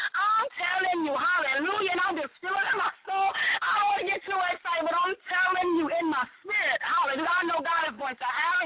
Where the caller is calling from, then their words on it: Benton Harbor, Michigan, United States; I'm calling from Benton Harbor, Michigan.